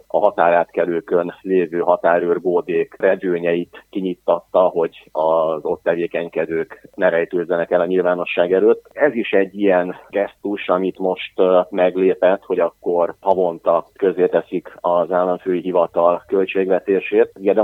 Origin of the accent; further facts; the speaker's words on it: Oradea, Bihor, Romania; hát én nagyváradiként viszonylag közelről ismerem